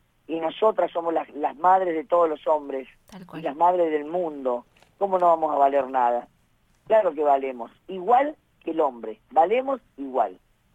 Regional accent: El Carmen, Jujuy, Argentina; born there; Aguante el Carmen, Jujuy, que es donde yo nací, por supuesto.

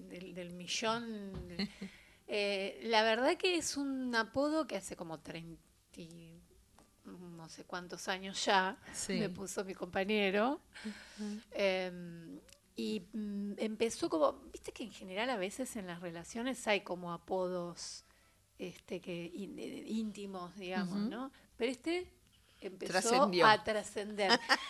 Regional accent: Buenos Aires, Argentina; Yo soy de Buenos Aires, nací acá en el barrio de San Cristóbal.

